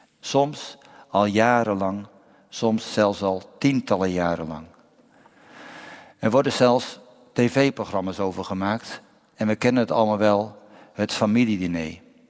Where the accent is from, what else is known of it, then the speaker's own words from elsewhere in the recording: Alblasserdam, South Holland, Netherlands; Nu kom ik uit Alblasserdam en mijn moeder die hoorde het een en ander